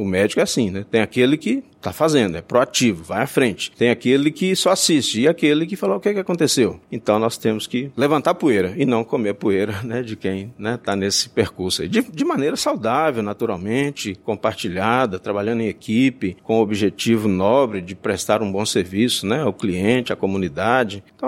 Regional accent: Minas Gerais, Brazil; Minas Gerais, que é a minha terra, a sua também, já tem um perfil mais conservador, né?

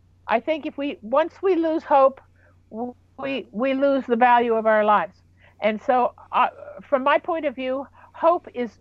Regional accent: United States; I say we, because I'm also an Israeli. I'm an American, but I'm also an Israeli.

